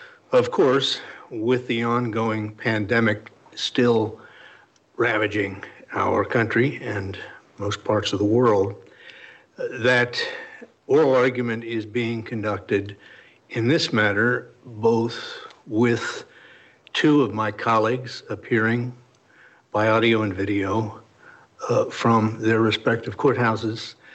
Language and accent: English; Altoona, Pennsylvania, United States; I hail from Altoona, Pennsylvania, where the name is a very common surname, but it's pronounced … out in central Pennsylvania.